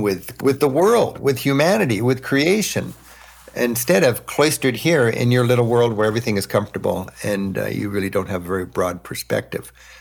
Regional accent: United States; they get to know me as an American.

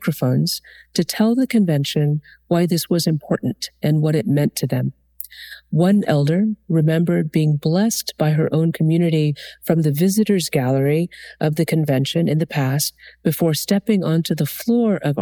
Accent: Dallas, Texas, United States; also born or lived in New York; now in Atlanta, United States; But I currently live in a place in Atlanta, Georgia. I grew up in Dallas, Texas. I've lived in New York most of my adult life.

